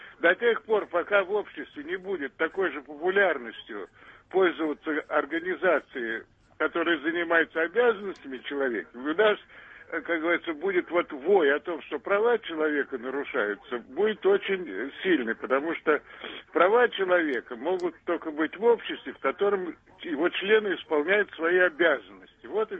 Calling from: Moscow, Russia; из Москвы.

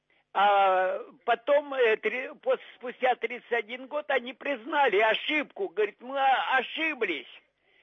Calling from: Saint Petersburg, Russia; из Санкт-Петербурга.

